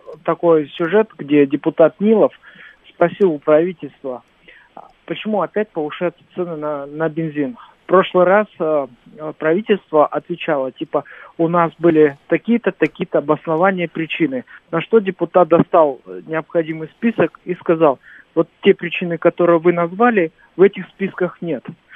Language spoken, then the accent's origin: Russian; Moscow Oblast, Russia; Подмосковье.